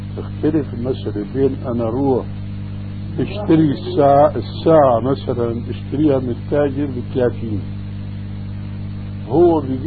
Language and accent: Arabic; Damascus, Damascus Governorate, Syria; يعني في حوادث بسيطة كانت تقع عندنا في دمشق